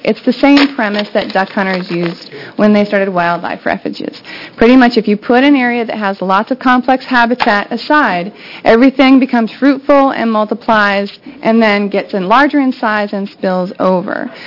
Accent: Oregon, United States; I come from Southern Klamath County

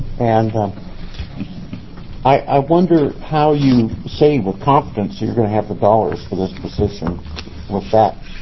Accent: Oregon, United States; I'm from Southern Oregon. We have a bike trail down there along Bear Creek that doesn't have cars on it.

